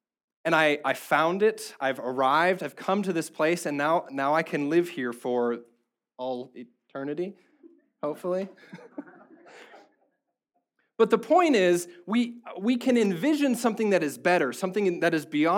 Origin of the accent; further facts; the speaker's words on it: Indiana, United States; So I grew up in Indiana. Many of you know this.